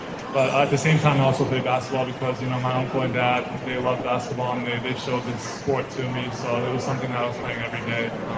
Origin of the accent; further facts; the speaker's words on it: Canada; And my best friends growing up in Canada were also Serbian